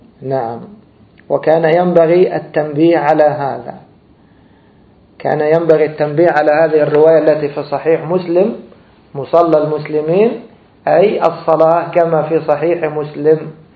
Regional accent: Egypt; هذا نحن كنا يعني لفظ معروف في بلادنا مصر

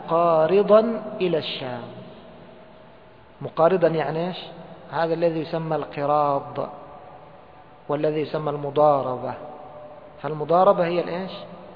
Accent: Egypt; احنا يقولوا عندنا في مصر يقول لك هذه امرأة بتدوب رجال

